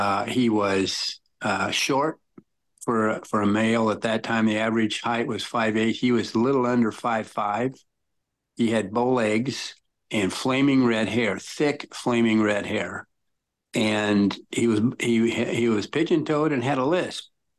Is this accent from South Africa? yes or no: no; Lincoln, Nebraska, United States; I'm from Lincoln. So I was 14 years old living in Lincoln when these crime spree took place.